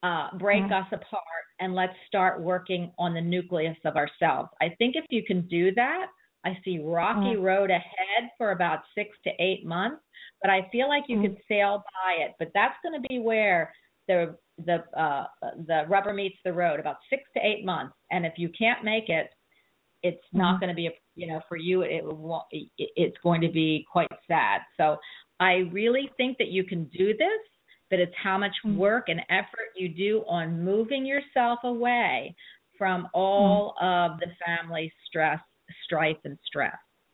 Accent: Philadelphia, Pennsylvania, United States; I'm from Philadelphia, the 76ers.

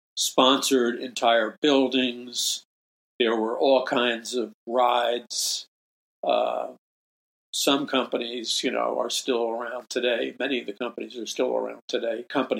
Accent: Queens, New York, United States; When I was a kid growing up in Jackson Heights, Queens, there happened to be a major exposition.

